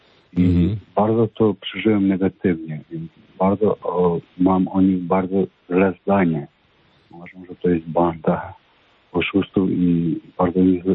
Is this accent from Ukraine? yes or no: yes; Ukraine; now in Poland; Tak, pochodzę z Ukrainy, ja w ogóle mieszkam już od lat w Polsce.